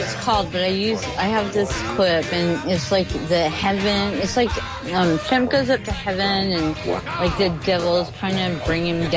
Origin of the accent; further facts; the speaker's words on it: Texas, United States; I grew up in Texas.